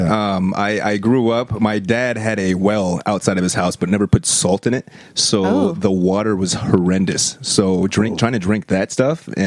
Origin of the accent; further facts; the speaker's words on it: Ashtabula, Ohio, United States; moved away as an adult; I'm from Ashtabula, Ohio.